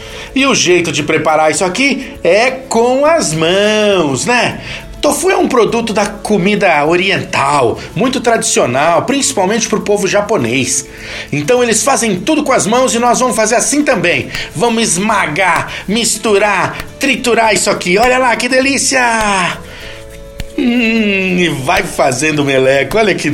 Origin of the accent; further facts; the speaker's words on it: São Paulo, Brazil; eu sou aqui de São Paulo